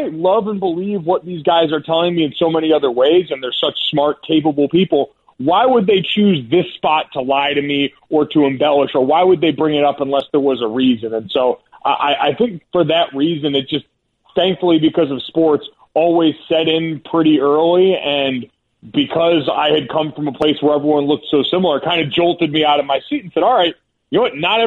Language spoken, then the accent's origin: English; Avon, Connecticut, United States; Like, I came from an area growing up in Avon, Connecticut that's super homogenous, right? Like, everybody looked like me. Everyone came from pretty much the same background.